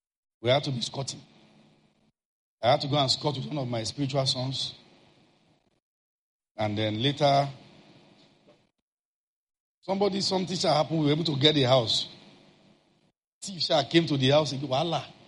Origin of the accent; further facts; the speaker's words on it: Ile-Ife, Osun, Nigeria; Me, that I knew how I came from Ilefe.